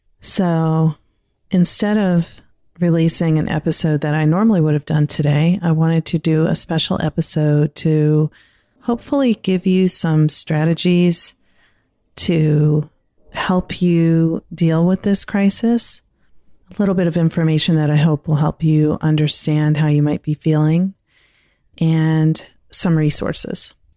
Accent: Maryland, United States; ever since the COVID-19 outbreak began to cause concerns in my home state of Maryland.

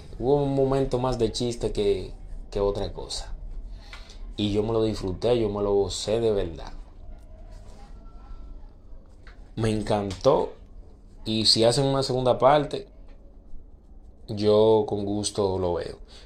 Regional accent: Dominican Republic; Me incluyo porque yo obviamente soy dominicano.

